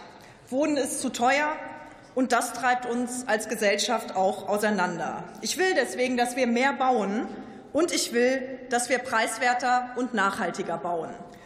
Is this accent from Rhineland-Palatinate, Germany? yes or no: yes; Konz, Rhineland-Palatinate, Germany; weil mein Vater hat in meiner Heimat Konz früher in einer Fabrik an Baggern geschraubt.